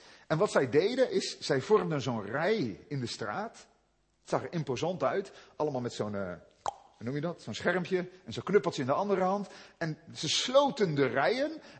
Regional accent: Zeeland, Netherlands; Ik kwam uit de Zeeuwse klei, ik had nog nooit zo'n stad als Den Haag gezien.

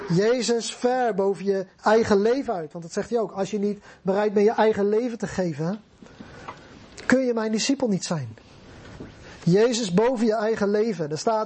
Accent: Netherlands; Wij zijn Nederlanders, we houden van luxe, we houden van comfort.

